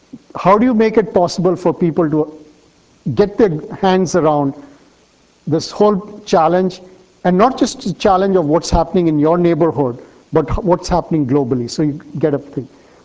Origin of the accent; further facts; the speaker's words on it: Australia; So, being an Australian, I've had a very interesting discussion.